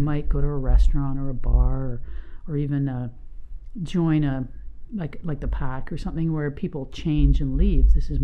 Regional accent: Victoria, British Columbia, Canada; also born or lived in United States / Vancouver; I was born and raised in Victoria, left for a good decade, lived in America, toured with Broadway musicals, lived in Vancouver, worked in the Vancouver film scene.

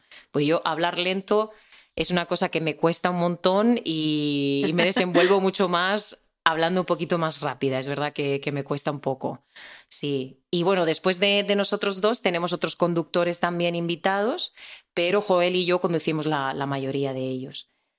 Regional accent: Murcia, Region of Murcia, Spain; Bueno, pues yo soy de Murcia, es una ciudad que está al sureste de España.

